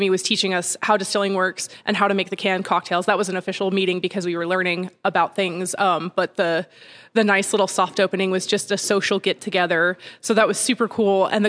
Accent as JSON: {"language": "English", "region": "Utah", "country": "United States", "also_born_or_lived": "Germany", "said": "Well, I am from Utah. My dad was in the Army. So we moved around a lot, but this was always home."}